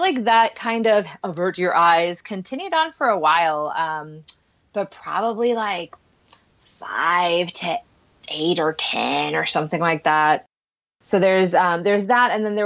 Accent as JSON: {"language": "English", "country": "Puerto Rico", "tie": "born or raised there", "second_language": "English", "said": "I grew up in Puerto Rico, so that wasn't our first language"}